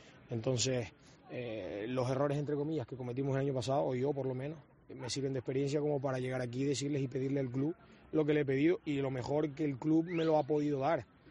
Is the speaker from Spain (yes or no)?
yes; Canary Islands, Spain; como canario o como buen canario